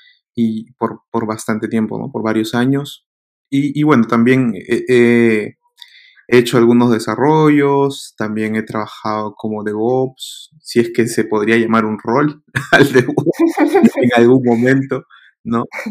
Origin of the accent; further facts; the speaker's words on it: Chosica, Lima, Peru; soy peruano, chosicano, ¿no? De ahí del este de Lima.